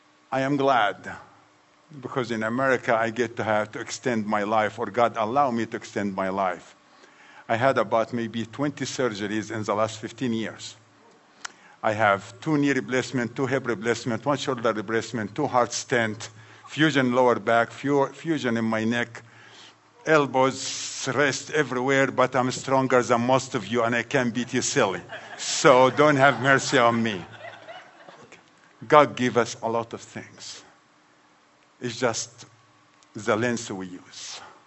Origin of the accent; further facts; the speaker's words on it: Egypt; I grew up in Egypt, majority Muslim